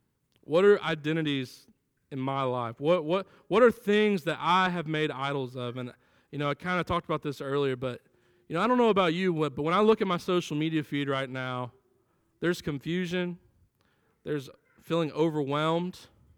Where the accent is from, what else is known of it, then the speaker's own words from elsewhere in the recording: the South, United States; Because I grew up in the South, I need to defend my heritage.